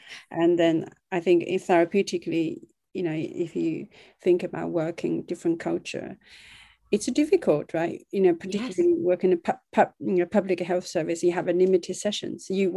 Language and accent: English; China; So I grew up in China